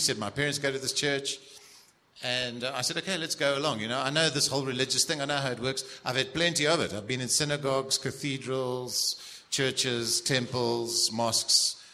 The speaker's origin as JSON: {"language": "English", "town": "Cape Town", "region": "Western Cape", "country": "South Africa", "tie": "born or raised there", "said": "I grew up in Cape Town in Sea Point"}